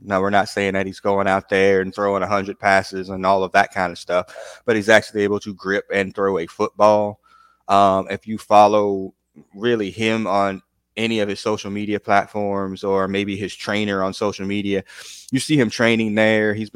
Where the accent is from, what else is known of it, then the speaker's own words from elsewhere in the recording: Dayton, Ohio, United States; He's also from my hometown in Dayton, Ohio.